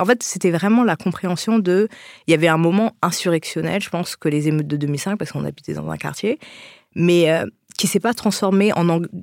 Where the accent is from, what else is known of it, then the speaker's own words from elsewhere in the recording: Haiti; Moi, je pensais qu'on est haïtien